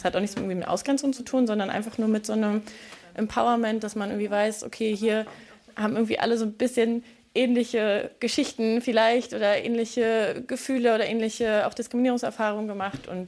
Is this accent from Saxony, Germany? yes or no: no; Neustrelitz, Mecklenburg-Vorpommern, Germany; born there; ich bin 32 Jahre alt und ich bin geboren in Neustrelitz. Dann nach Berlin gegangen